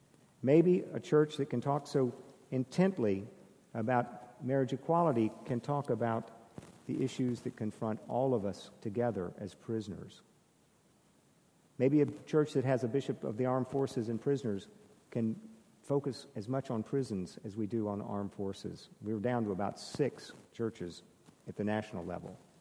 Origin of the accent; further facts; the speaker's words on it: the South, United States; I was raised in the South in a tradition that hasn't figured out that they lost the Civil War yet